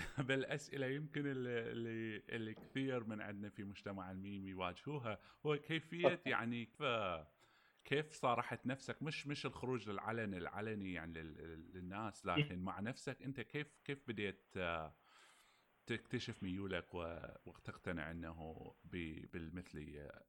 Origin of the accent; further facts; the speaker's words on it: Iraq; بدينا انا وكليان من العراق